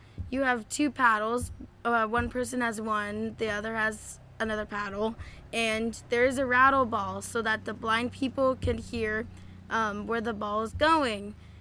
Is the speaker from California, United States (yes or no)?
yes; Santa Clarita, California, United States; I'm from California, Santa Clarita, California.